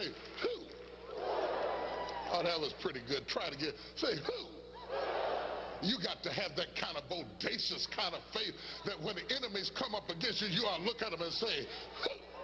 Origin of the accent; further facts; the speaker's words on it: West Virginia, United States; now in Dallas, United States; I've been in Dallas. I grew up in West Virginia. I've been in Dallas for almost 15 years